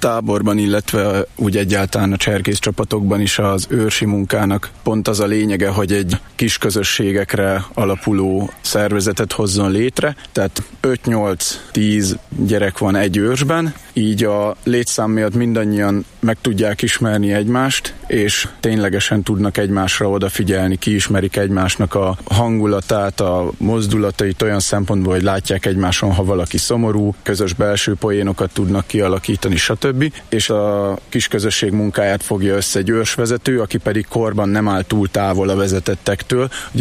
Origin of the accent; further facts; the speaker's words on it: Eger, Heves, Hungary; Mi egriként a második cserkészkerülethez tartozunk, ez Heves és Borsod megyéket foglalja magába.